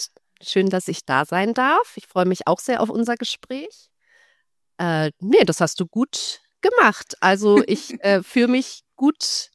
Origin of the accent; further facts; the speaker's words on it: Berlin, Germany; also born or lived in Budapest; habe ich Tiermedizin studiert, erst in Budapest, bin dann nach Berlin reingewechselt. Berlin ist auch meine Heimatstadt, also bin dann sozusagen in der Heimat, habe ich fertig studiert